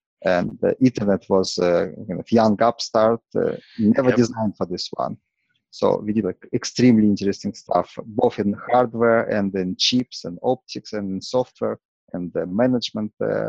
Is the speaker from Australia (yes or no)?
no; Israel; So I'm originally from Israel.